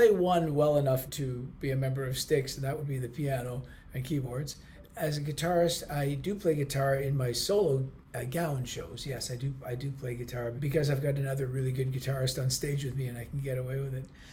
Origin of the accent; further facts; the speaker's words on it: Toronto, Ontario, Canada; I'm from Toronto and it's another kind of Great Lakes city